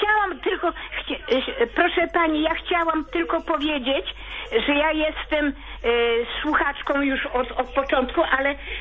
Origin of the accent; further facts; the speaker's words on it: Lviv Oblast, Ukraine; now in Poland; ja pochodzę z Kresów, tam z diecezji lwowskiej.